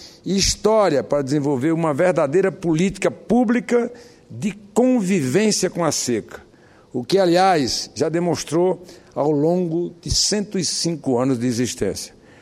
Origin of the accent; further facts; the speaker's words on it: Ceará, Brazil; Como sertanejo que sou, senador pelo Ceará